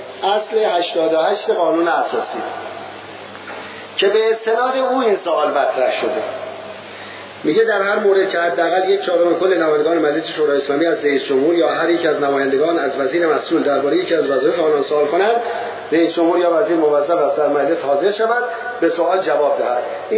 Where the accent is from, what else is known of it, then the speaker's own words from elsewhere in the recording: Iran; والا ما ایرانی هستیم، والا بلا ما ایرانی هستیم.